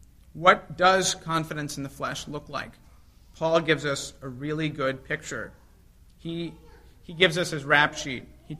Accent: the South, United States; I'm from the South.

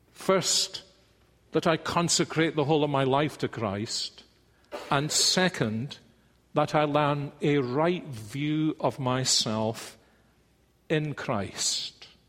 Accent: Scotland, United Kingdom; I was brought up to believe in Scottish exceptionalism.

